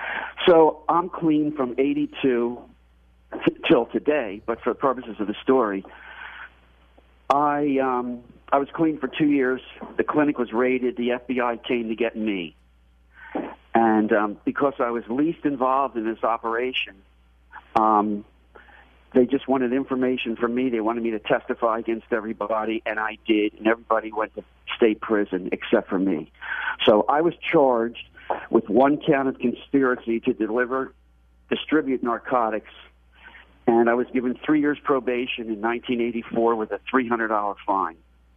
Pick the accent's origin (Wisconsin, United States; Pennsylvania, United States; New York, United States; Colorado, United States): Pennsylvania, United States; Philadelphia; I guess the short version. I grew up in Philadelphia. I was in the music business, was involved in making a lot of hit records.